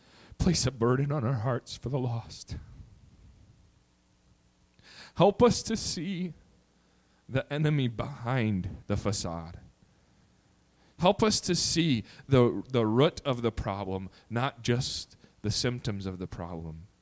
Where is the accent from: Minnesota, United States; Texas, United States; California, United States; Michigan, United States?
Michigan, United States; Grand Rapids; I know growing up in Grand Rapids, we'd go down to Twin Cities Outreach and go knocking on doors and door-to-door witnessing